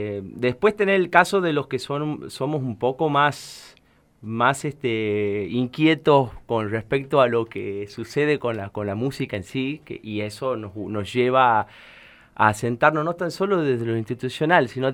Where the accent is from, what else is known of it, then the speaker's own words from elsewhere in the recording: Tucumán, Argentina; moved away as an adult; now in La Plata, Argentina; Soy de Tucumán, nacido en Tucumán, criado en Tucumán y... exiliado de Tucumán.